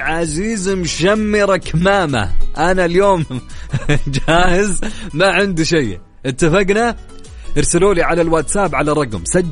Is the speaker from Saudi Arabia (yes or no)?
yes; Riyadh, Riyadh Province, Saudi Arabia; الأجواء عندنا في الرياض يا جماعة نسمة الهواء حارة فعليا